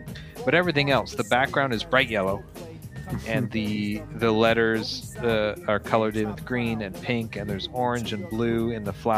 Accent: Canada; I'm white and I grew up in Canada.

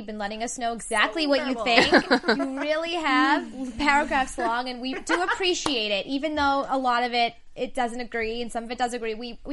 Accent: Massachusetts, United States; No, yeah, I'm from Massachusetts.

